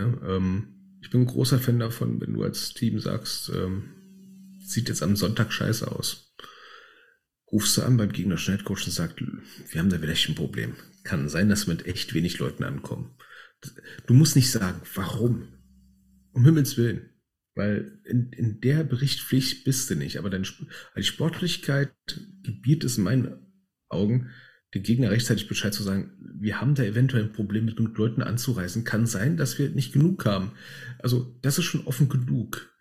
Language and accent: German; Berlin, Germany; Wir sind halt Berliner